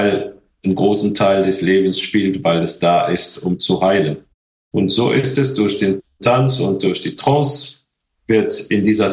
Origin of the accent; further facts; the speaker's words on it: Morocco; ich komme ja aus Marokko, da hast du immer irgendwelche Musik laufen und Eltern, Großeltern, die sind alle so rhythmisch begabt